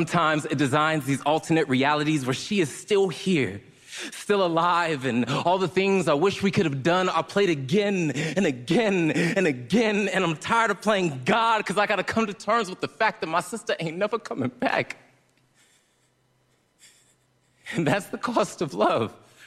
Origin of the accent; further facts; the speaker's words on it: Stockton, California, United States; I am from a small little city called Stockton, California.